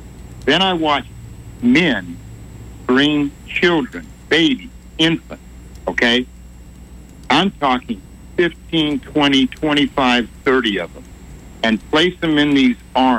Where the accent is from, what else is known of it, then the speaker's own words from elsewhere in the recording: Idaho, United States; I grew up in Idaho, and I spent every summer for about 10 to 12 years in Island Park, which bordered West Yellowstone, which bordered Yellowstone National Park.